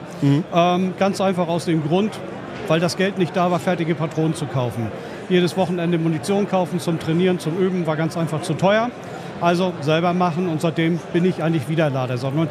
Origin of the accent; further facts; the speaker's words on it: Schleswig-Holstein, Germany; Ich komme aus Schleswig-Holstein.